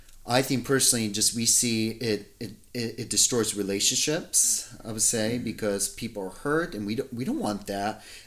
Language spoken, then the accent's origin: English; Japan; I'm from Japan. I come from that element. Majority of my life, I lived there.